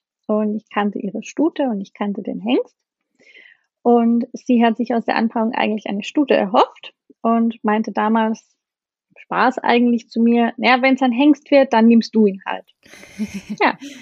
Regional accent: Austria; ich bin 27 Jahre alt und ich komme aus dem schönen Österreich, wie man vielleicht hört an meinem Akzent.

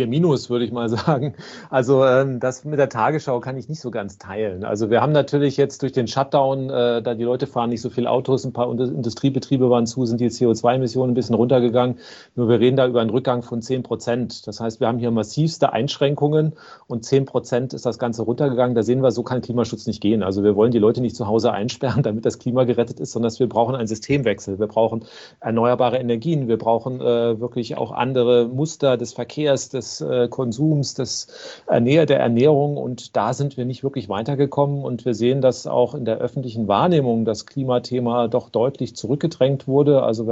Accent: Frankfurt, Hesse, Germany; also born or lived in Southern Germany / Spain; now in Berlin, Germany; ich bin Europäer, sage ich immer, in Süddeutschland geboren, in Frankfurt aufgewachsen, ein paar Jahre in Spanien, jetzt bin ich auch hier in Berlin

